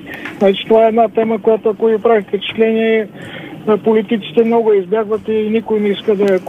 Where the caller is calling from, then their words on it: Sofia, Sofia City, Bulgaria; съм от София, така слушам с интерес вашия разговор